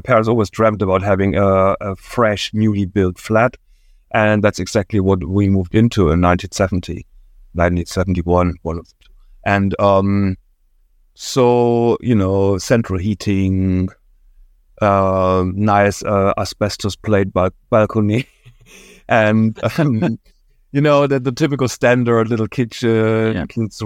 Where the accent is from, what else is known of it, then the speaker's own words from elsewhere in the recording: Dresden, Saxony, Germany; Yeah, so I was born in East Germany, in the area around Dresden. And that was late 60s, early 70s, my early childhood.